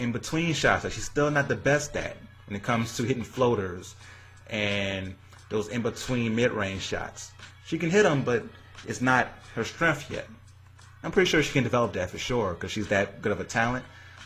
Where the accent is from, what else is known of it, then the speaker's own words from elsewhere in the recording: Louisiana, United States; now in Arizona, United States; I'm an LSU fan because I'm from Louisiana.